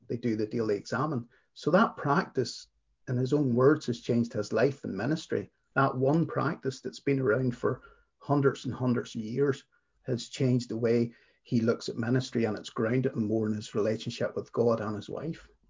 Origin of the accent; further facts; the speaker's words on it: Ireland; And being Irish, I'll give the whimsical answer.